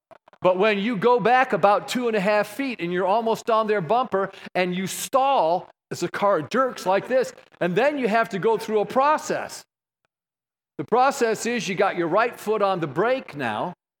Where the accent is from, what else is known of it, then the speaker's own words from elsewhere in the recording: New York, United States; I grew up in Western New York. And, you know, we grew up north of Buffalo